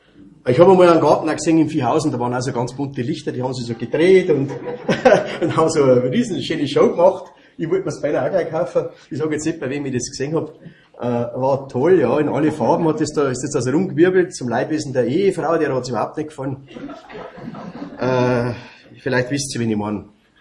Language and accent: German; Mitterfecking, Bavaria, Germany; Und wer zu uns mal gekommen ist, früher nach Mitterfecking, wo ich her bin, es hat nicht unendlich ausgeschaut, unser Haus.